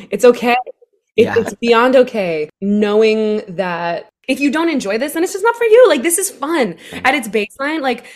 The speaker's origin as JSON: {"language": "English", "town": "Seattle", "region": "Washington", "country": "United States", "tie": "born or raised there", "also_born_or_lived": "Missoula, Montana", "said": "I grew up in Seattle. Well, I kind of grew up all over. That's a longer winded question. But Seattle was home for the longest."}